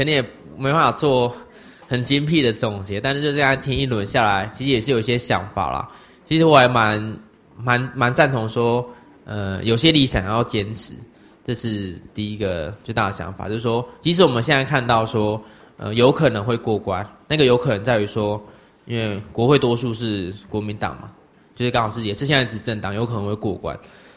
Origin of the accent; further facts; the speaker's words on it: Taiwan; 他就很关心我们台湾人吃的饮食健康